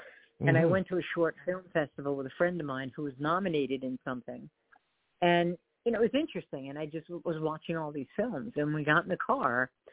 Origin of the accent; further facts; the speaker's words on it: Fort Lee, New Jersey, United States; And I was born and raised in Fort Lee. So that was my entire backdrop my whole life.